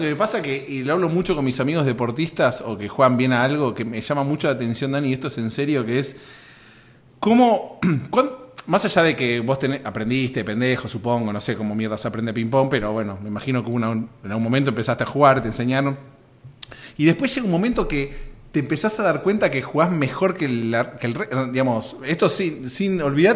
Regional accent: Argentina; now in United States; cuando llegué a Estados Unidos, se enteraron, soy argentino

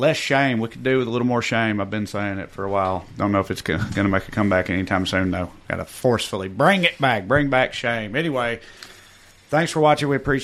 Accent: United States; Mark, I'm an American. I don't know literally anything about Bolivia.

